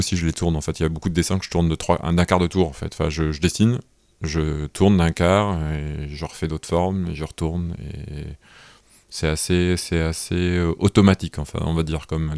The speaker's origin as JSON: {"language": "French", "town": "Grenoble", "region": "Auvergne-Rhône-Alpes", "country": "France", "said": "puisque moi je suis grenoblois d'origine."}